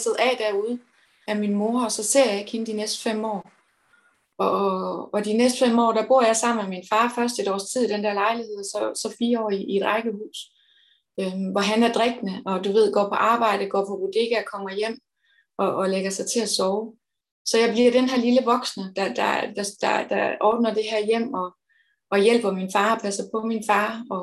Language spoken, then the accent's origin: Danish; Give, Region of Southern Denmark, Denmark; Jeg er vokset op i en lille bitte by her, Give, som jeg stadigvæk bor i.